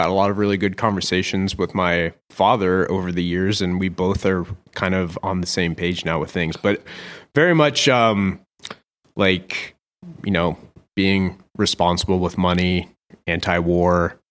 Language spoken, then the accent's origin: English; Ohio, United States; And so where I grew up at here in Ohio, there was a very large Native American population.